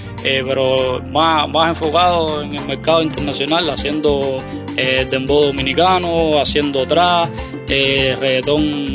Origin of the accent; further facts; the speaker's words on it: Ciego de Ávila, Cuba; now in Matanzas, Cuba; Soy natural de Ciudad Ávila.